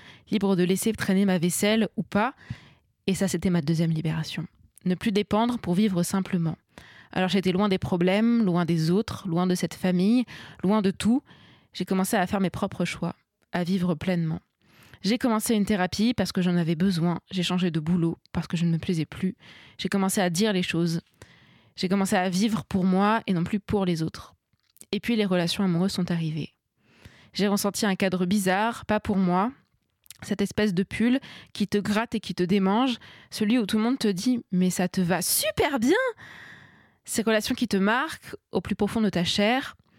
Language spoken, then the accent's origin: French; Tours, Centre-Val de Loire, France; moved away as an adult; now in Paris, France; Je suis partie de Tours en juin 2020. Ça, c'était ma première libération. Je ne vivais plus sous le même toit que ma mère, je ne répondais plus à ses règles.